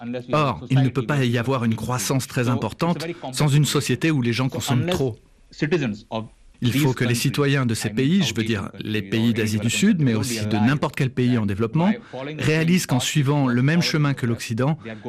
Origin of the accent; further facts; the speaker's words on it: India; je viens d'Inde et aussi parce que j'étais engagé comme activiste social et politique là-bas.